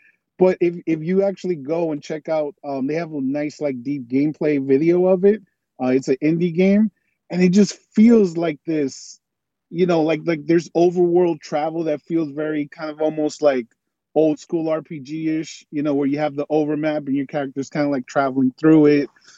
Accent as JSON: {"language": "English", "country": "Dominican Republic", "lives_now": "Chicago, United States", "said": "I'm in Chicago right now, but I gotta say this first and foremost. Hey, lo que papo, what's up, man? You know, Dominicano here"}